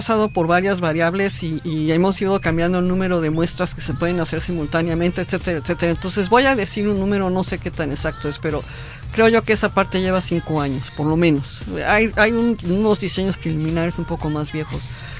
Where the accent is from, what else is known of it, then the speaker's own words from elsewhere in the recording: Mexico; yo estuve en Perú, como dije, soy mexicana y soy visitante, profesor extranjero.